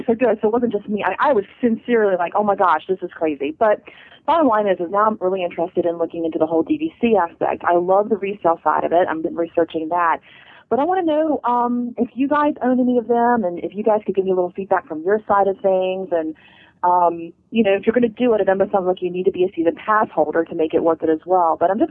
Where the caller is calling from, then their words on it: Chesapeake, Virginia, United States; Chesapeake, Virginia.